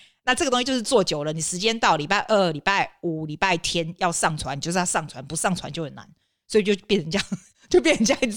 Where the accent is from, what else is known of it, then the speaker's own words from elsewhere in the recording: Taiwan; now in Australia; 当然我是台湾来的嘛，然后来澳洲，我们来了30年。